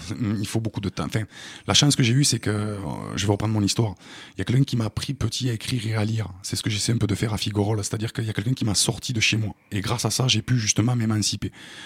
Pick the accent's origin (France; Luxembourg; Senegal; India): France; je pense que on est français comme tout le monde.